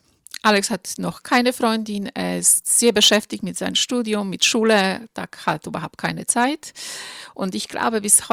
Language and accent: German; Poland; Ich bin in Polen aufgewachsen. Wir sind sehr, sehr katholisch. 99,9% sind alle katholisch.